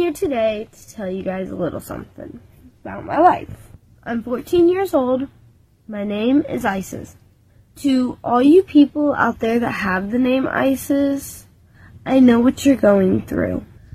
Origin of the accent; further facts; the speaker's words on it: United States; I'm an American too.